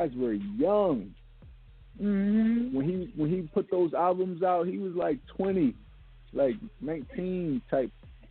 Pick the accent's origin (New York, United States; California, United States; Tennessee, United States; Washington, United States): New York, United States; Brooklyn; You know, we're from Brooklyn. We know